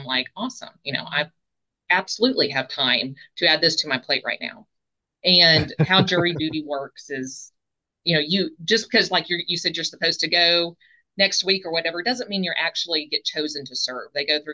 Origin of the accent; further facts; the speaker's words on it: Arkansas, United States; Like you already mentioned, I'm from Arkansas, live in Hot Springs, Arkansas.